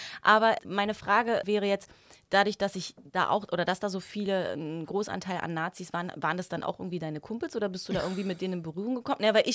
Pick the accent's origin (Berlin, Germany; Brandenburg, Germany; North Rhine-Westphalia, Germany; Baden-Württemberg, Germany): Brandenburg, Germany; Potsdam; Aber ich bin auch in so einem sozial schwachen Viertel groß geworden in Potsdam